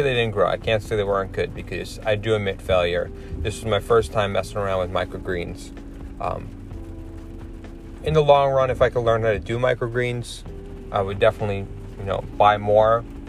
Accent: New York, United States; I'm honest with you guys, I'm from New York, and I've never seen, like, microgreens, right?

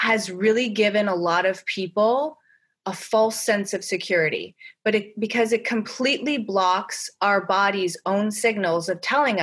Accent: Chicago, Illinois, United States; moved away; I grew up in Chicago where we rarely saw the sun. So I kind of worshiped the sun.

